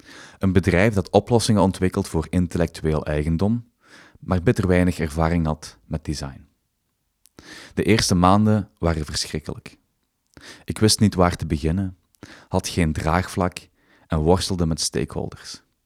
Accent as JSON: {"language": "Dutch", "town": "Zolder", "region": "Flanders", "country": "Belgium", "tie": "born or raised there", "also_born_or_lived": "Genk", "said": "geboren in Genk, opgegroeid in Zolder."}